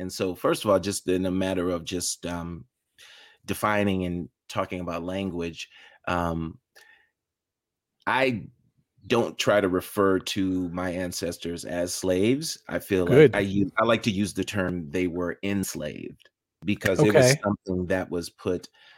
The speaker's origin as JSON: {"language": "English", "town": "St. Louis", "region": "Missouri", "country": "United States", "tie": "born or raised there", "also_born_or_lived": "Mason, Tennessee", "said": "I was whisked away to St. Louis, and I grew up in St. Louis. I was born in Mason, Tennessee, which is about 45 miles outside of Memphis."}